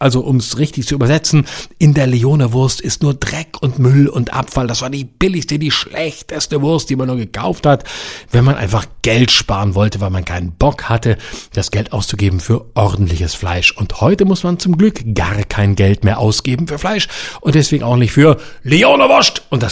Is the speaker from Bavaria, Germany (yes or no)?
no; Baden-Württemberg, Germany; Ich meine ganz ehrlich, ich komme aus Baden-Württemberg, ja? Ich gebe es zu.